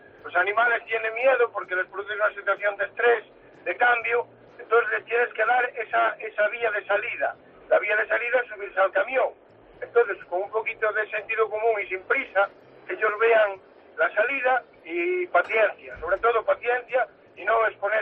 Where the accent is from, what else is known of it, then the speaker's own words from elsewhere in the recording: A Coruña, Galicia, Spain; soy gallego